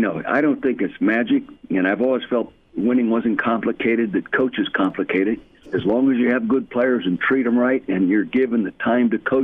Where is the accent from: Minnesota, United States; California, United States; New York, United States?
California, United States; I was born and raised in the Napa Valley.